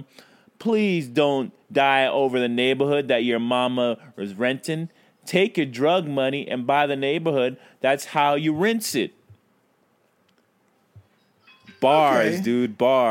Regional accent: Brooklyn, New York, United States; Well, you know what? I am from Brooklyn.

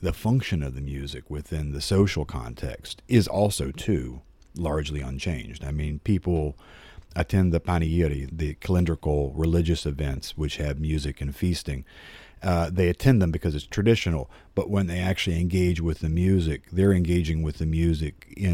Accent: United States; I'm 46 years old and I'm an American.

